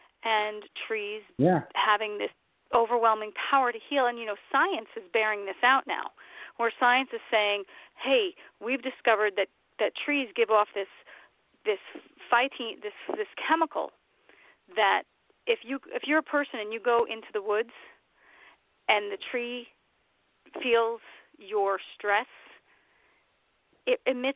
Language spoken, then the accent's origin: English; New York City, New York, United States; And having grown up in New York City, I grew up in Queens, we had trees